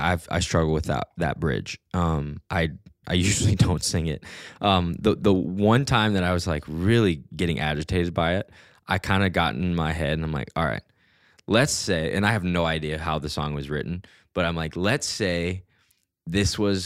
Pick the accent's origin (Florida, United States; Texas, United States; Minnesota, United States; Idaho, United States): Minnesota, United States; Minneapolis; I told them I was from Minneapolis and they said, oh, the Austin of the North.